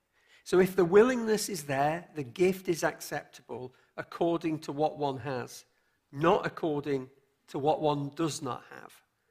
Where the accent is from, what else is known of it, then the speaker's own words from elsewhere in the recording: England, United Kingdom; I am one of those English people, by the way. Well, technically, I'm half Welsh.